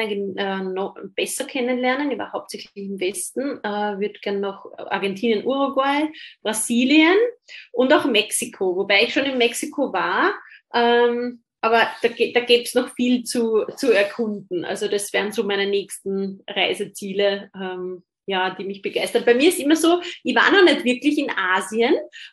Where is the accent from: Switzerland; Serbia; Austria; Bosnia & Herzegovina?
Austria; Und ich bin Österreicherin und sie ist Italienerin